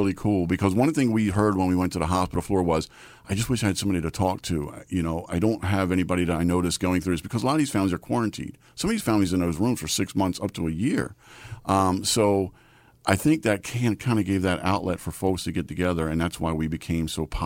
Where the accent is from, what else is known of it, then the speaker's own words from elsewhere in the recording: Dundalk, Maryland, United States; I grew up in Maryland, a Dundalk boy, and I wanted to give back to my community.